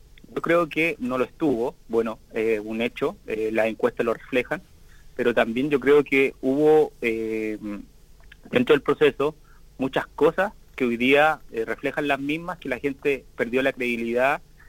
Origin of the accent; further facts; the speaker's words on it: Chile; lo que tenemos que hacer, yo creo como chileno, es desechar la nueva.